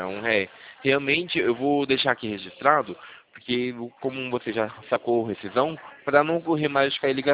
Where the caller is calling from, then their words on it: Campinas, São Paulo, Brazil; Eu falo aqui do interior de São Paulo, Campinas.